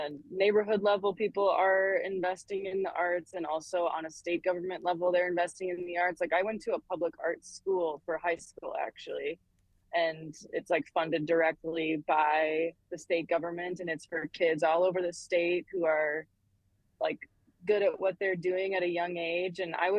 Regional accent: Minnesota, United States; So yeah, it's kind of impossible for me to separate being a Minnesotan and being a musician because they're just so intertwined.

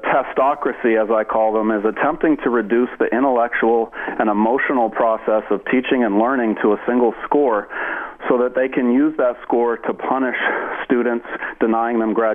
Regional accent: Seattle, Washington, United States; it's come back to my hometown in Seattle here recently.

